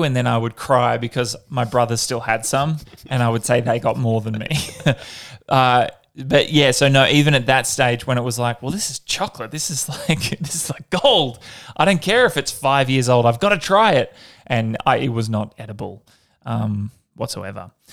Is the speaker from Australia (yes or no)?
yes; Perth, Western Australia, Australia; And I grew up in Perth, so not a lot of snow over there.